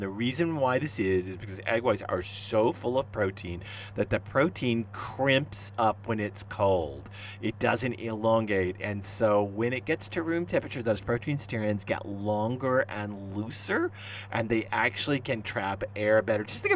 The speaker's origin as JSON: {"language": "English", "town": "Dallas", "region": "Texas", "country": "United States", "tie": "born or raised there", "said": "I grew up in Dallas, and we always went to Kubi's for delicatessen."}